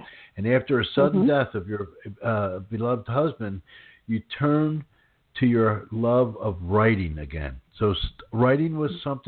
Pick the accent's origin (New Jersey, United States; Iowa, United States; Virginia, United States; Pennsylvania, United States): Pennsylvania, United States; Norristown; I grew up in Norristown, Pennsylvania, by King of Prussia